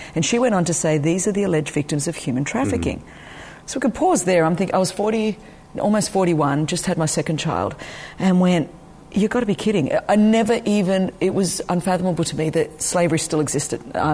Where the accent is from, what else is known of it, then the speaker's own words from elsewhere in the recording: Sydney, New South Wales, Australia; born there; My own story is that I was born in Sydney, Australia, 1966, back with the dinosaurs.